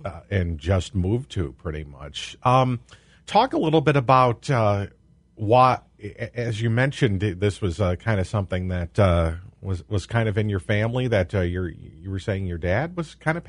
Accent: Kewaunee, Wisconsin, United States; I am from Kewaunee, and on the south end of town

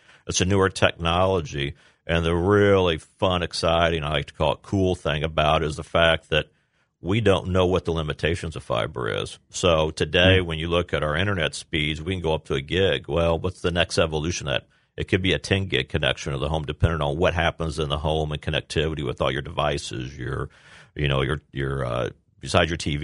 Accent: Quincy, Illinois, United States; also born or lived in Springfield; Yeah, born and raised in Quincy, Illinois. Went away to college. Actually lived in Springfield after college for a little bit

